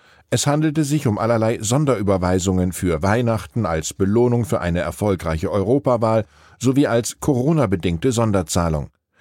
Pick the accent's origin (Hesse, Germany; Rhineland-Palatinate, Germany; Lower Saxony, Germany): Hesse, Germany; Wiesbaden; In meiner Heimat Wiesbaden-Rheingau